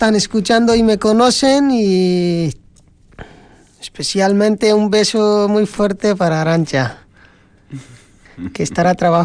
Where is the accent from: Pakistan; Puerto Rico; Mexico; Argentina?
Pakistan; Spanish is a second language; moved away as an adult; now in Vitoria, Spain; Pues yo soy de Pakistán y aquí llevo en Vitoria, pues en España llevo 4 años.